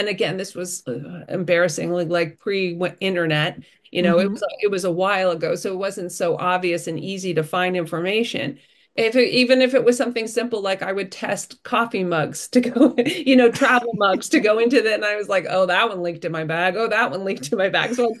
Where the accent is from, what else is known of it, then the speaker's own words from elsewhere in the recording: Chatham, New Jersey, United States; now in Cranford, United States; And then I grew up in Chatham, and so I'm a Jersey girl through and through. I lived in Hoboken, obviously.